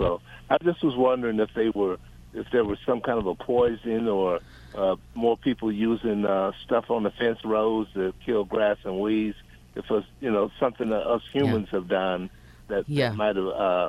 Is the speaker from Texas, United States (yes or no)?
no; Milwaukee, Wisconsin, United States; I came from Milwaukee.